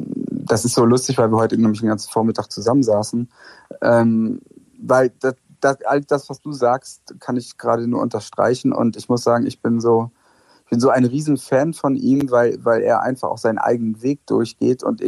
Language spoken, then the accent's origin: German; West Germany, Germany; für mich als Wessi, ich hatte mich ja verliebt in Ulf und ich bin dann nach Friedrichshain, Ost-Berlin gezogen